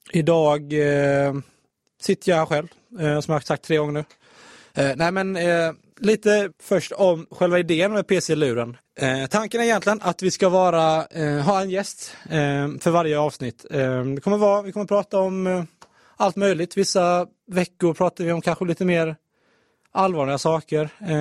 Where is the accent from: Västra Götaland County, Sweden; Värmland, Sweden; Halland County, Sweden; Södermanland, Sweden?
Halland County, Sweden; Halmstad; jag har gjort en provpodd innan när jag var hemma i Halmstad. Med en kompis från gymnasiet.